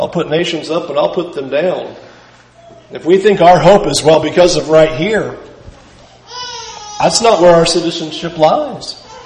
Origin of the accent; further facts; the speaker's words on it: San Diego, California, United States; now in Kentucky, United States; I am from California. I know I'm here in Kentucky, but I don't belong here. I belong in San Diego. I belong in California.